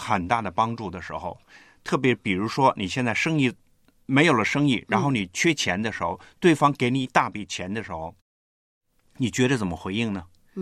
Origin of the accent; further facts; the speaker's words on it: China; 我们中国人很讲关系